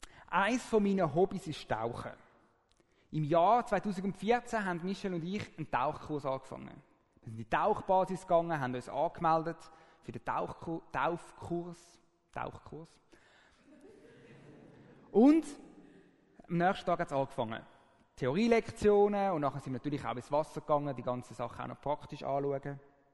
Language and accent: German; Zürich, Zurich, Switzerland; now in Aargau, Switzerland; Wie ihr vielleicht gehört, komme ich aus Zürich, auch wenn ich jetzt im Aargau wohne. Ich bin 32